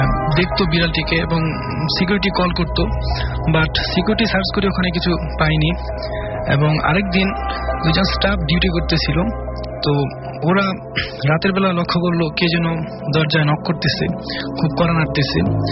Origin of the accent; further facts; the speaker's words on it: Gazipur, Dhaka Division, Bangladesh; now in Dhaka, Bangladesh; আমার home town Gazipur